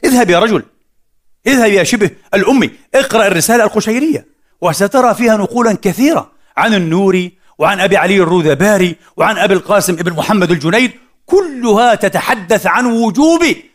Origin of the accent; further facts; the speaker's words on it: Egypt; وهو كبير في بلدتنا أيضا في مصر